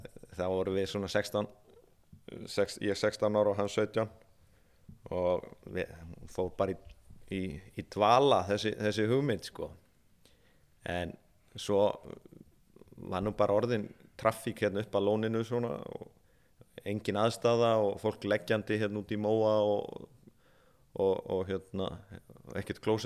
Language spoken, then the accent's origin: Icelandic; Hof, Southern Region, Iceland; ég er frá Hofi í Öræfum og ég vann meðal annars á Jökulsálóni